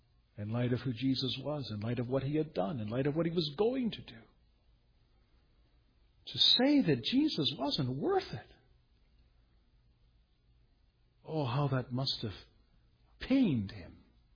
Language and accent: English; Ontario, Canada; now in Fraser Valley, Canada; I come from Ontario.